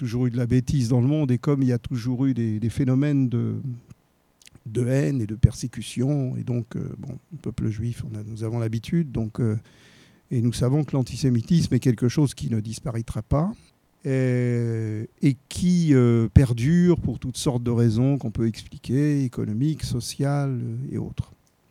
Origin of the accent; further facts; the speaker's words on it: France; J'ai été élevé en France